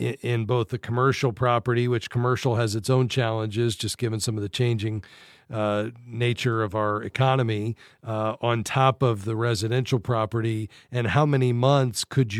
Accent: Fort Lauderdale, Florida, United States; Let's head to my hometown, Fort Lauderdale.

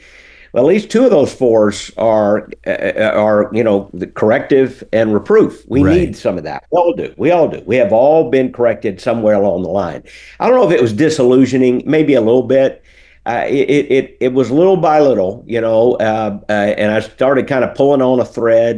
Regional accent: Florida, United States; Florida is home. I was born in Tampa and raised here in Pinellas County

